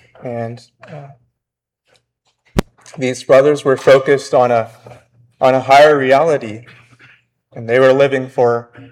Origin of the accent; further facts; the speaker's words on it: Toronto, Ontario, Canada; I'm from Toronto, and I have a confession.